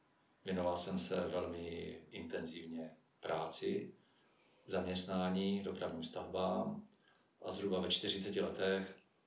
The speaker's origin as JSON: {"language": "Czech", "town": "Letohrad", "region": "Pardubice Region", "country": "Czechia", "tie": "born or raised there", "said": "ve školní družině v Letohradě, odkud pocházím"}